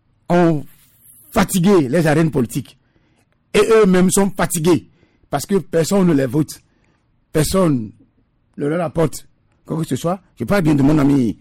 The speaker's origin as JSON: {"language": "French", "country": "Togo", "said": "que ce cadre apporte quelque chose à la démocratie qui souffrent chez nous au Togo"}